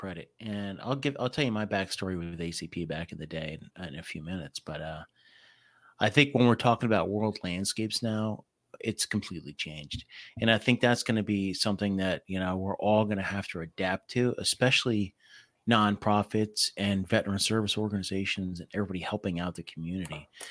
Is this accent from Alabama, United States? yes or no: no; New Jersey, United States; I'm from Jersey, and my dad's from Brooklyn originally.